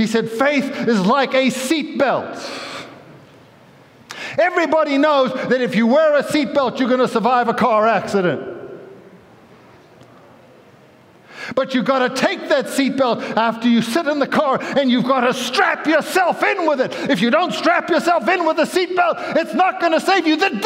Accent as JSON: {"language": "English", "country": "South Africa", "tie": "born or raised there", "also_born_or_lived": "United States", "said": "When I grew up in South Africa, we would bake our own."}